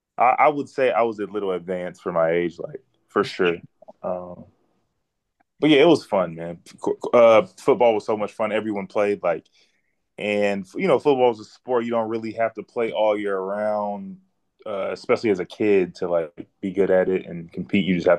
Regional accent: Texas, United States; growing up in Texas, that was the most important thing.

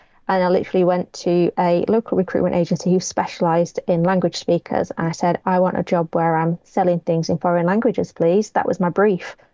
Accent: Doncaster, Yorkshire and the Humber, United Kingdom; also born or lived in Bristol / South America; now in Sheffield, United Kingdom; I'm from South Yorkshire originally. I joke that I emigrated to Sheffield from Doncaster, and people think I sound really parochial, but I did that via Bristol and South America. So, you know, I have been out of the county.

